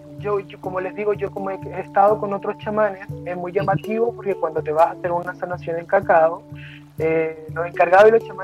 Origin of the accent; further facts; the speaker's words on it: Chile; also born or lived in Mexico; en México hice otras, pero esto ya en Chile es otra cosa, en mi país